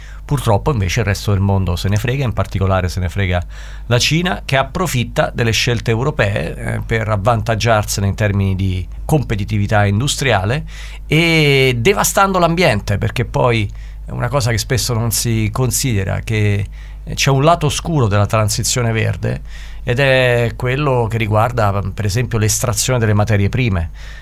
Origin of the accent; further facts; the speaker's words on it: Lazio, Italy; noi, che peraltro veniamo dalla provincia di Latina